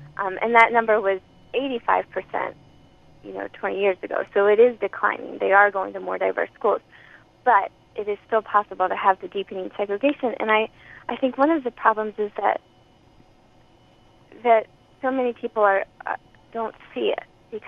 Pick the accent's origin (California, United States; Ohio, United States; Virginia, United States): Virginia, United States; Richmond; Well, you know, I'm from Richmond, Virginia. Which was the capital of the Confederacy during the Civil War, and I'm from the South